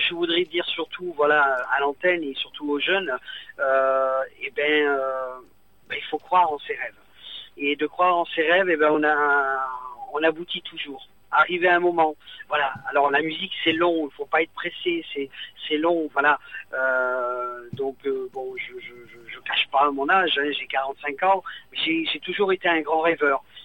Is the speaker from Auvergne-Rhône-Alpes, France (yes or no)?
no; Boulogne-sur-Mer, Hauts-de-France, France; Non, je suis normand. Je suis normand, mais avec le sang du Nord.